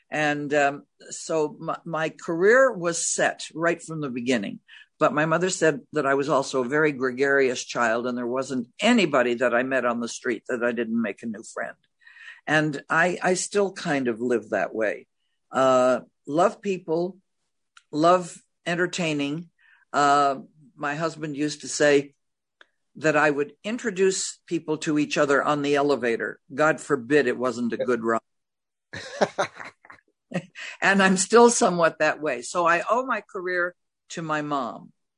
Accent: Montreal, Quebec, Canada; wound up in Canada because they couldn't get into the United States. The quotas were closed. And so I did my growing up in Montreal

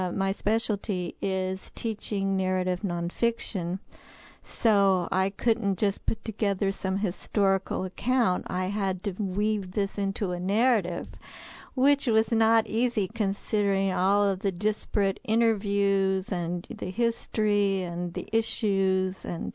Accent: Missouri, United States; I mean, I'm from Missouri, so I'm thinking, oh, my God, I can't believe I'm spending money for this stuff.

